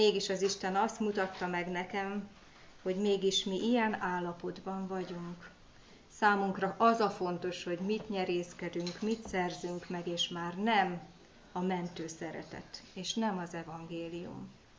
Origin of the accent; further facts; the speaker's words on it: Great Hungarian Plain, Hungary; Én az Alföldről származom, ott azért még néhány helyen szokásban